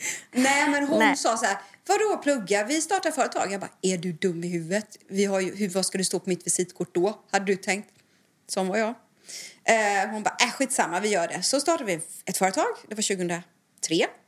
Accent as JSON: {"language": "Swedish", "town": "Huskvarna", "region": "Jönköping County", "country": "Sweden", "lives_now": "Stockholm, Sweden", "said": "jag flyttade till Stockholm. Jag är från Huskvarna då, va? Jag är ju från Småland."}